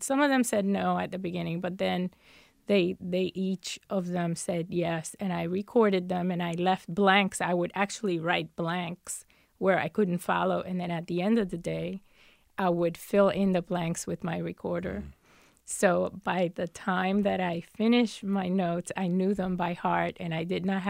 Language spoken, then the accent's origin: English; Puerto Rico; English is a second language; And I learned English. You had to take English in Puerto Rico from the time you're in second grade.